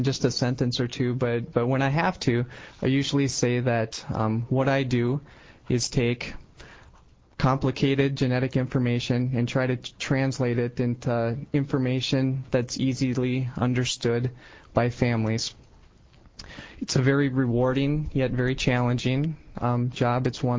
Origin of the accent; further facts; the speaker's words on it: Sioux Falls, South Dakota, United States; I am a genetic counselor. I'm from Sioux Falls and work at Sanford Health.